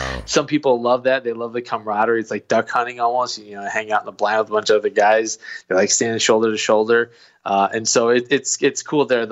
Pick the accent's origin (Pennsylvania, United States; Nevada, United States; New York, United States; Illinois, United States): Illinois, United States; moved away; And I grew up in Illinois. And so when I came to Missouri, my buddy was like, we got to go to Montauk.